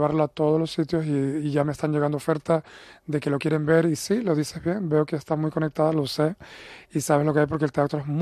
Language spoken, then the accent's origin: Spanish; Canary Islands, Spain; sino es como que valoréis más nuestras islas. Y como bien has dicho, Canarias tiene muchísimo talento.